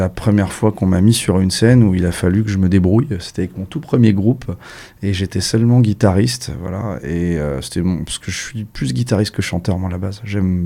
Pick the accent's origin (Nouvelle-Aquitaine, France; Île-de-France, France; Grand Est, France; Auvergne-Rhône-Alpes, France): Grand Est, France; Rocroi; je suis un peu de partout, mais en réalité, j'ai passé mon enfance à Rocroi.